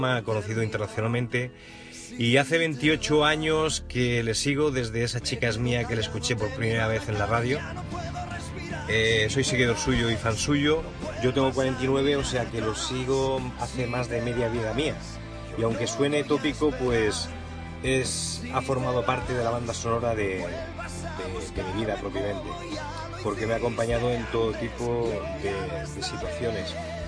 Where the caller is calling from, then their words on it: Sabadell, Catalonia, Spain; de Sabadell.